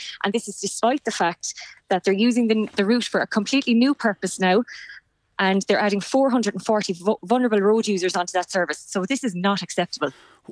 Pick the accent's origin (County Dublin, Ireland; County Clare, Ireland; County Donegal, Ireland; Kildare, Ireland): County Clare, Ireland; We're from Six Mile Bridge, Newmarket and Fergus and Cratlow.